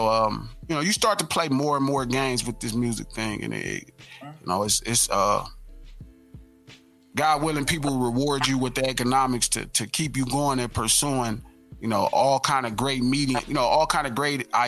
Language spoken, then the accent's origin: English; West Coast, United States; But I feel like because I am from the West Coast, because I am, you know, one of the last gangster rappers